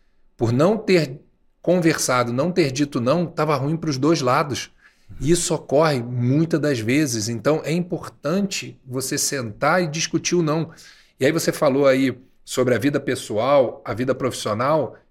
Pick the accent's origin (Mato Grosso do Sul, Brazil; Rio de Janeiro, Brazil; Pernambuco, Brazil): Rio de Janeiro, Brazil; E eu digo o seguinte, e eu sou carioca, né?